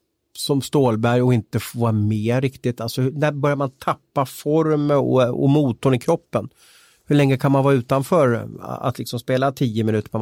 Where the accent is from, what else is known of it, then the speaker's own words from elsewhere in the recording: Lerum, Västra Götaland County, Sweden; jag är från Lerum